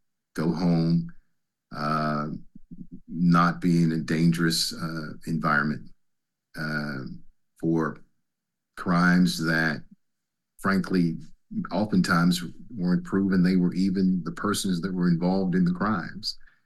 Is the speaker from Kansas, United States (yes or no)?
no; West Virginia, United States; I served two congregations as senior pastor, one in Huntington, West Virginia, which was in my home state, and secondly in the nation's capital.